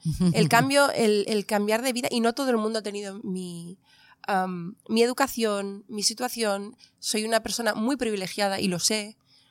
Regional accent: England, United Kingdom; Spanish is a second language; tengo un sentido del humor negro como buena inglesa.

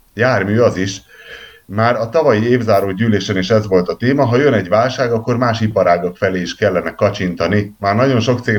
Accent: Satu Mare, Satu Mare County, Romania; mert ott született a feleségem, és most itt élünk Szatmár Németiben, meg mert én idevalósi vagyok

